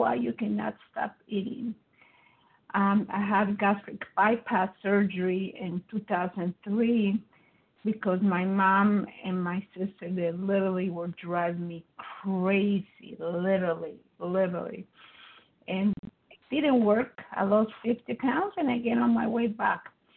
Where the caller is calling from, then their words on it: Georgia, United States; from Georgia.